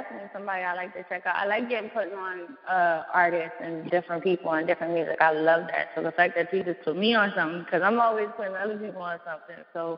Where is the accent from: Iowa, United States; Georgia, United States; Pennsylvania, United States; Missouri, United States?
Pennsylvania, United States; Philadelphia; I'm from Philly, so that's my hood. That's my hood right there.